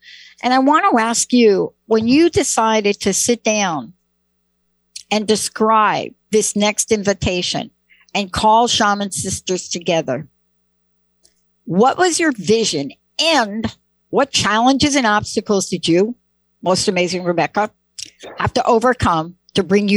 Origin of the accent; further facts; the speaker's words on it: Bronx, New York, United States; This is like my Bronx meditation. I'm from the Bronx. This is like my Bronx meditation.